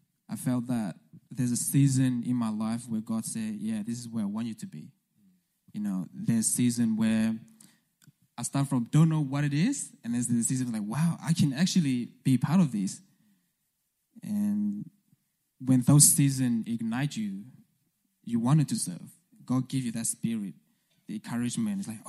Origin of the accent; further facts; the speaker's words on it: Australia; English is a second language; I'm from Australia, but we don't ride kangaroo.